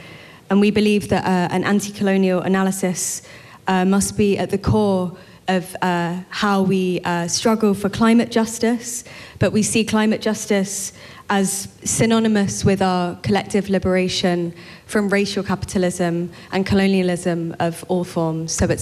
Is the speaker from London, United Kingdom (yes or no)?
yes; London, United Kingdom; I'm from London, came today.